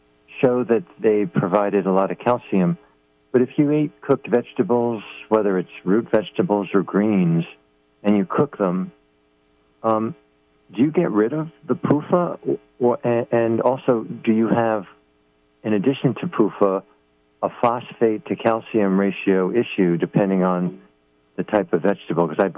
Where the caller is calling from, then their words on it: New Jersey, United States; From New Jersey.